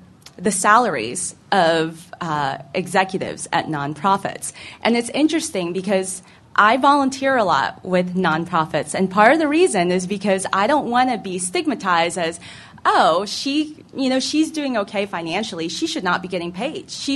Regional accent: Philadelphia, Pennsylvania, United States; I'm from Philadelphia originally, somewhat originally.

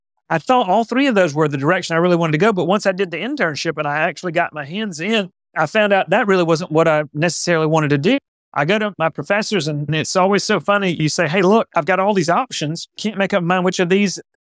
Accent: Auburn, United States; When we would visit him, they lived in Central Florida. I was growing up in Auburn.

